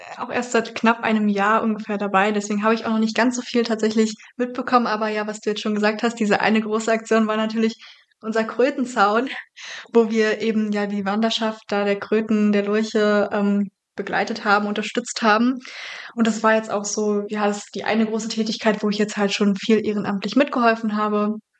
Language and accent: German; Brandenburg, Germany; ich komme aus dem schönen Brandenburg, aus der Nähe von Berlin. Und ja, genau, bin da im kleinen Dorf groß geworden, sehr ländlich.